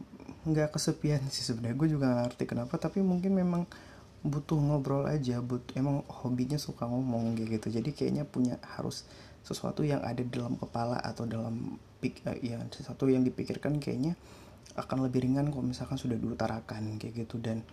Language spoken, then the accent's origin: Indonesian; Aceh, Indonesia; moved away as an adult; now in Jakarta, Indonesia; karena asal gue itu jauh, gue asalnya dari Aceh.